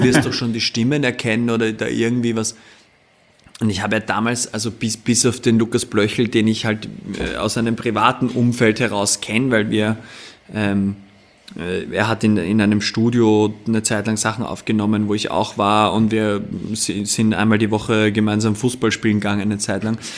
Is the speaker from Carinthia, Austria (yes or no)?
no; Vienna, Austria